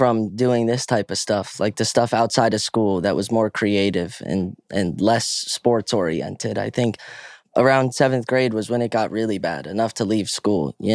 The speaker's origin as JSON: {"language": "English", "town": "Reston", "region": "Virginia", "country": "United States", "tie": "born or raised there", "said": "I was born actually in Oklahoma and adopted right around birth. Grew up in Reston, Virginia, in musical theater, acting, dancing, singing from age 7 onward."}